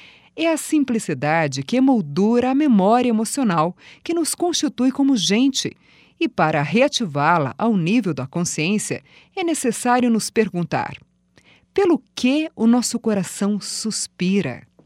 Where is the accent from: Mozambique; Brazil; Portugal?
Brazil; Santa Catarina; Em Santa Catarina, lugar de onde eu venho, ditos populares nos economizam uma série de explicações sobre o que acontece nos relacionamentos humanos